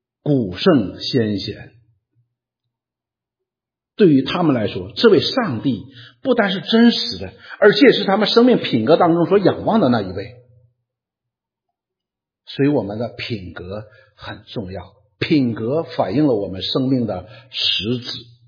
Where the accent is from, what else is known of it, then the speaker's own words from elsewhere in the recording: China; 我们中国人通常会觉得父母和儿女之间的关系是最紧密的